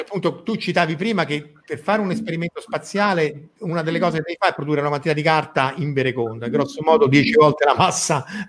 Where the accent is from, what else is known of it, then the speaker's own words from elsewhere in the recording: Rome, Lazio, Italy; e poi noi siamo di Roma, se c'è un impero è quello.